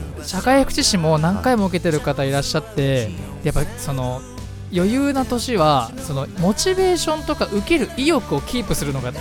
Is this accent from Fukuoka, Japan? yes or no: no; Fujisawa, Kanagawa, Japan; この番組は藤沢出身の俳優タレントとして活動する